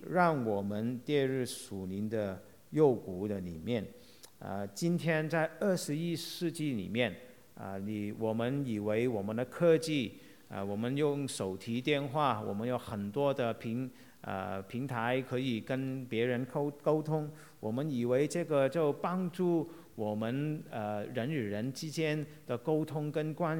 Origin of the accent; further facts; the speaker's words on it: Hong Kong; now in United States; 或者是好像我从香港来美国的时候，